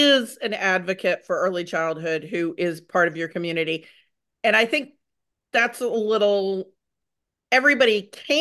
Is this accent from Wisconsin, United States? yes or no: no; Texas, United States; I grew up here in Texas, so I'm used to part-time legislators.